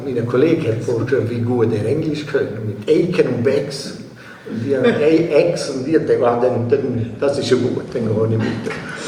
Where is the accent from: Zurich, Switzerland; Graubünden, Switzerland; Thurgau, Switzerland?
Graubünden, Switzerland; Alvaneu; wo bin ich aufgewachsen? Bin ich mal in Latal aufgewachsen, Alvanoi, das ist genau auf der anderen Seite von Piz Michel.